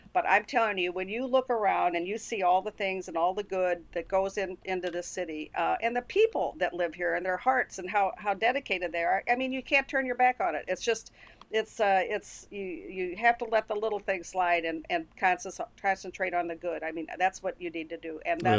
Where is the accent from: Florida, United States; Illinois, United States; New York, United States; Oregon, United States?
Illinois, United States; Dupo; moved away; But when I moved out of my hometown, I mean, I'm an only child, I think everybody knows that. And I'm really close to my mom. And when I left DuPo, you know, we went everywhere together.